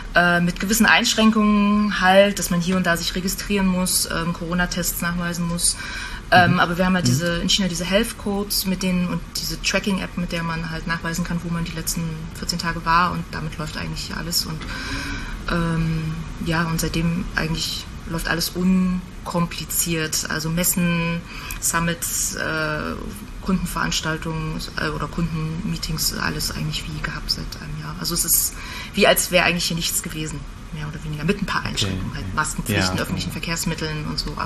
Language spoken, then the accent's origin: German; Greifswald, Mecklenburg-Vorpommern, Germany; Ich komme ursprünglich aus Greifswald, an der schönen Ostsee. Und mich hat es für meine Masterarbeit damals nach China verschlagen